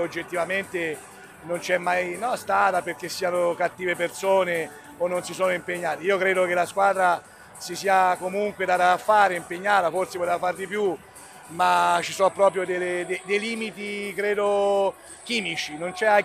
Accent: Chiusi, Tuscany, Italy; a Siena, a Chiusi, al mio paese da dove siamo venuti

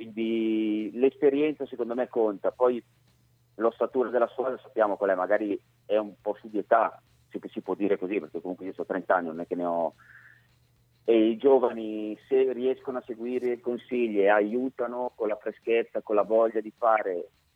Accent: Bergamo, Lombardy, Italy; Quindi io sono di Bergamo, mentre venivo su Siena l'ultima parte l'ho fatta al telefono

